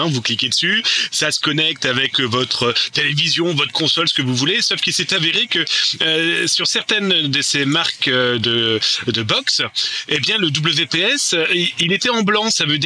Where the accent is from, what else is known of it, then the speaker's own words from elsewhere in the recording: France; c'est ça, chez nous en France